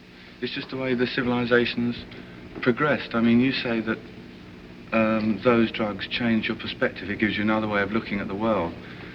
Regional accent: England, United Kingdom; I mean, now I'm from England

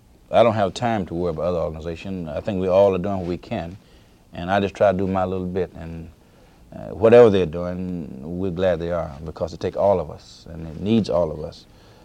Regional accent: Mississippi, United States; I was born and reared in Mississippi, and I never like to come north

